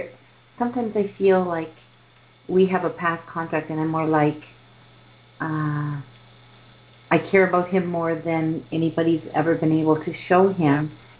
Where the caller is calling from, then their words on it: Canada; I'm calling from Canada.